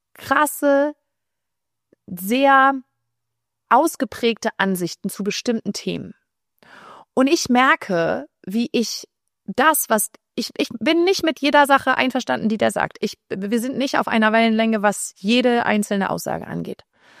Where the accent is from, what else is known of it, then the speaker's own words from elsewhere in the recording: Germany; now in abroad; Ich wohne in Spanien.